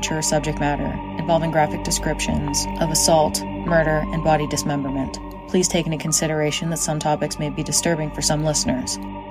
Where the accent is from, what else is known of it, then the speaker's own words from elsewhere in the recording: Brantford, Ontario, Canada; This week, I'm staying in my hometown, as I said, the hometown of Wayne Gretzky, Nathan Fillion, Michael J. Fox, comedian Tommy Chong, and Mark fucking Twitchell